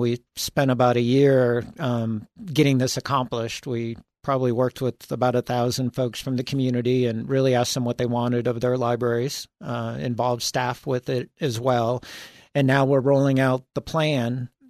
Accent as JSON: {"language": "English", "region": "Florida", "country": "United States", "tie": "born or raised there", "said": "I grew up in Florida, and public libraries there sometimes were, you know, little trailers on blocks"}